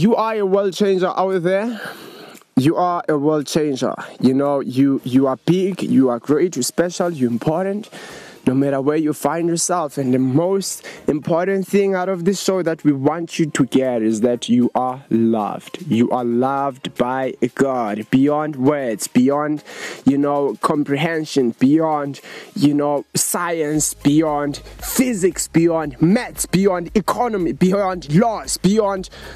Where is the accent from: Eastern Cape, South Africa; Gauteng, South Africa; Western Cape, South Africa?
Gauteng, South Africa; Johannesburg; from Johannesburg in South Africa. That's where we are at this moment.